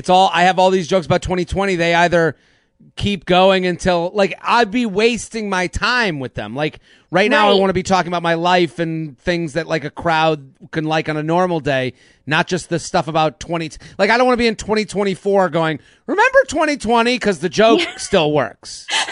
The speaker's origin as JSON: {"language": "English", "town": "Needham", "region": "Massachusetts", "country": "United States", "said": "I'm from Needham."}